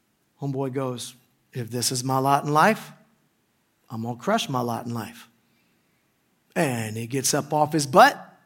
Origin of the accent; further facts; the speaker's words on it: Pensacola, Florida, United States; born there; I was born in Pensacola, Florida.